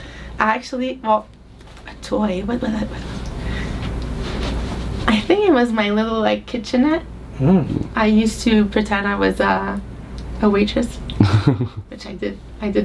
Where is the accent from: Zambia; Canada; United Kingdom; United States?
Canada; Montreal, Quebec; I grew up in Montreal, which is a very multicultural city.